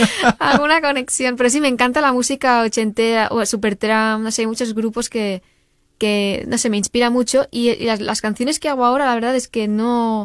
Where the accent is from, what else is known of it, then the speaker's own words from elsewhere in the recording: El Pla de Sant Tirs, Catalonia, Spain; Yo vivo en Cataluña, muy cerquita de Andorra. Mi pueblo se llama El Pla de Sant Irs. Está en el Pirineo. O sea, soy un poco Heidi.